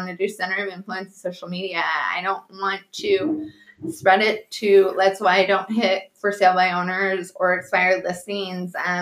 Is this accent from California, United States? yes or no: yes; Fresno, California, United States; Like I said, born and raised in Fresno, California. Just hometown girl.